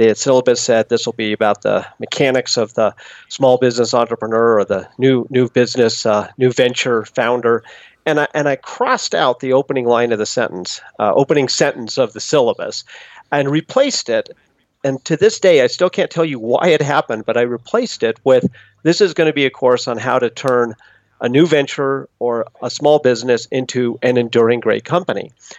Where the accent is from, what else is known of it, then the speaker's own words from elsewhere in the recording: Boulder, Colorado, United States; And I grew up in Boulder, Colorado, but went away to college